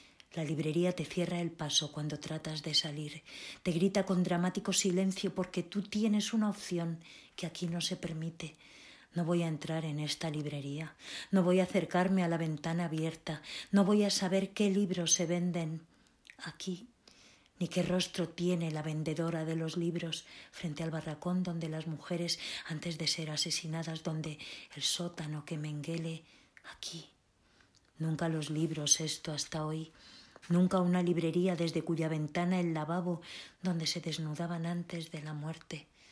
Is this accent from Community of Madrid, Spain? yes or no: yes; Madrid, Community of Madrid, Spain; born there; nací en Madrid, mi nacionalidad es española